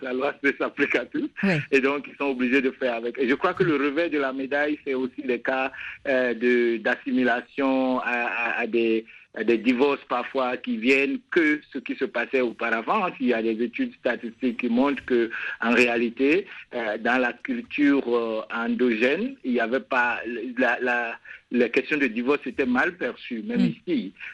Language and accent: French; Benin; au rejet de l'amendement de notre constitution dans mon pays d'origine, le Bénin